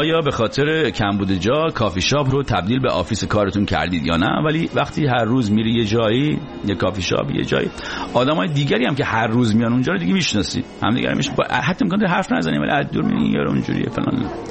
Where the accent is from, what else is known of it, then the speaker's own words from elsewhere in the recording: Iran; moved away as an adult; من تازه از ایران اومدم